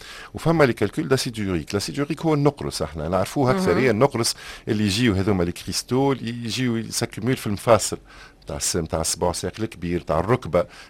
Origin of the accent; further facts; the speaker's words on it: Tunisia; احنا عندنا في تونس